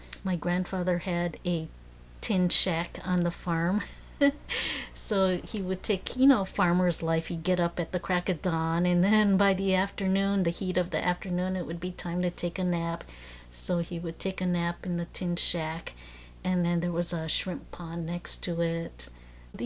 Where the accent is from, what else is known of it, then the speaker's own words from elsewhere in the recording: Chicago, Illinois, United States; also born or lived in Philippines / Hawaii; I was born in the Philippines, but we had a set of grandparents in Hawaii, so we stopped there and lived there for a little bit, and then my parents moved on to Chicago, where I grew up, and I attended the University of Illinois, Champaign-Urbana.